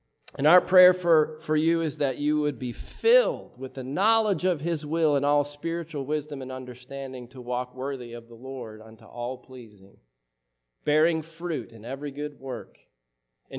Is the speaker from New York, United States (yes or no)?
yes; Buffalo, New York, United States; I'm from Buffalo, so I scoff at that kind of thing.